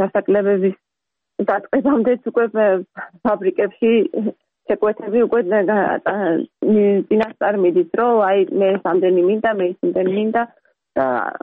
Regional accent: Batumi, Adjara, Georgia; moved away; ქალაქში გავიზარდე, ბათუმში გავიზარდე და დღეში სამჯერ დაბხულობით სულ თითქმის ზღვაზე ვიყავით, იმიტომ რომ ძალიან ახლოს ვცხოვრობ დაბერ ცენტრში ქალაქში.

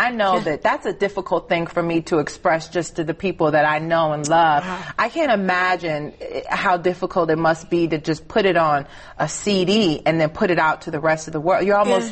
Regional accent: Detroit, Michigan, United States; this album reminds me of growing up in Detroit on a Sunday when my mom was kind of, cooking dinner

